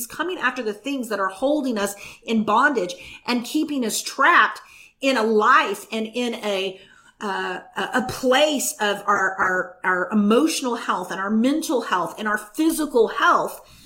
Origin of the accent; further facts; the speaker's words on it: Bible Belt, United States; I grew up in the Bible Belt and I was taught the doctrine of original sin.